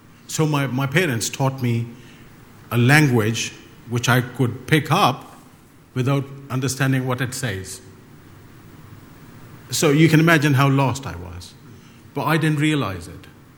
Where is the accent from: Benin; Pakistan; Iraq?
Pakistan; born there; I was born in Pakistan, and I was raised by a Muslim family.